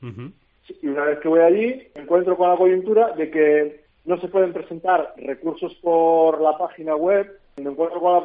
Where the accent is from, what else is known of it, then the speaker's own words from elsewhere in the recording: Galicia, Spain; now in Mallorca, Spain; Yo soy un gallego aquí afincado en Mallorca.